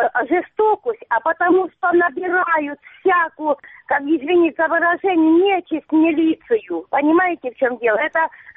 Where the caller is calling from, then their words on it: Sievierodonetsk, Luhansk Oblast, Ukraine; Добрый день, я с Северодонецка.